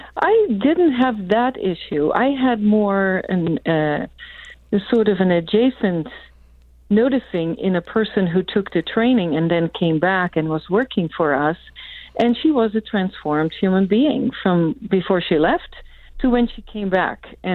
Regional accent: Netherlands; moved away as an adult; now in California, United States; Originally, I was born in Holland, the Netherlands, and probably resided there until I was about 26 years old.

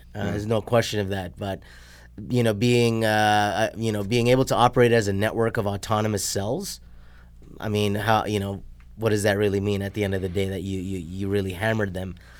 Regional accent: Toronto, Ontario, Canada; Born and raised in Toronto, Canada. Grew up at the culture conflict, which gave rise to an identity crisis.

